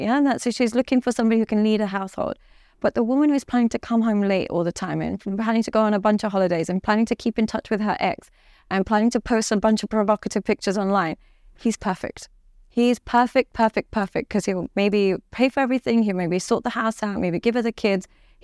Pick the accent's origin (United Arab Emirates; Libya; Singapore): United Arab Emirates; Dubai; now in London, United Kingdom; because I come from Dubai and I live in London and stuff like